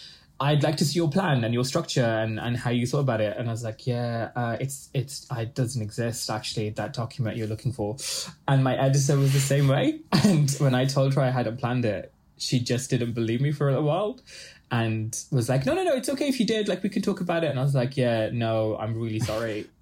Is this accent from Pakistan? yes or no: yes; Pakistan; So I'm a Pakistani Muslim